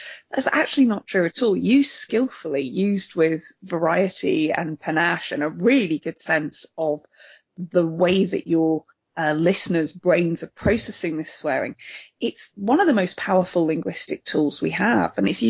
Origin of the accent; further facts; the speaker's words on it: Yorkshire and the Humber, United Kingdom; moved away; I grew up in Yorkshire and more of my northern's coming out.